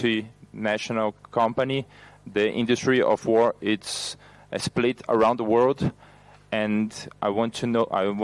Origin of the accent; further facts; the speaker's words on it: Brazil; English is a second language; I'm from Brazil.